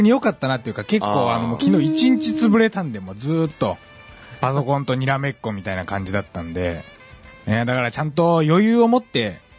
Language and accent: Japanese; Yamaguchi, Japan; 僕も山口県ですけど